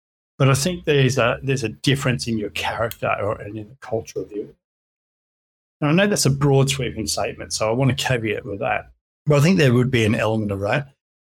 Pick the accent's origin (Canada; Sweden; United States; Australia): Australia; I'm Australian, I can't ever really think of that entrepreneurial spirit being instilled in us culturally.